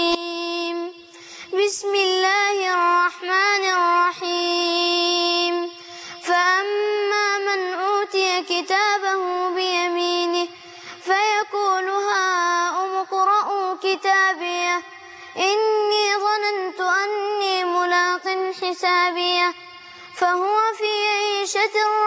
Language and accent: Arabic; Dakahlia, Egypt; مسابقتين عندنا في الدقهليه